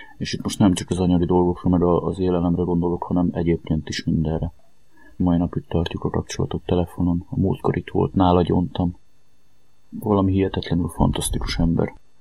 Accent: Kaposvár, Somogy, Hungary; 32 éves leszek. 1983-ban születtem Kaposváron, egy olyan cigány családban, ahol a bűnözés mindennapos volt

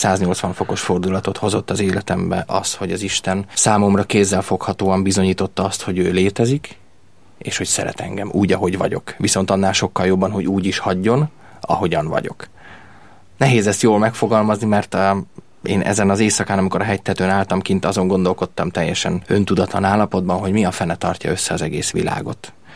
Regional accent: Leányvár, Komárom-Esztergom, Hungary; Édesapáméknál volt ez Leányváron, ahol felnőttem, egy nagyon szép, több mint 100 méter hosszú déli lejtős telek

